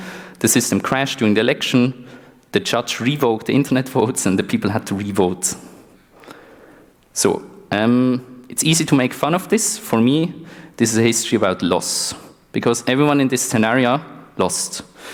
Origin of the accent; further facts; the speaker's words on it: Switzerland; English is a second language; Sorry, it's always Switzerland, but I'm from Switzerland.